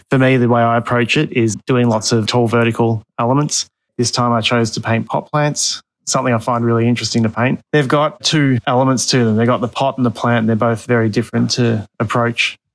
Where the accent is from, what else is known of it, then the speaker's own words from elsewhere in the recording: Melbourne, Victoria, Australia; I'm an artist from Melbourne.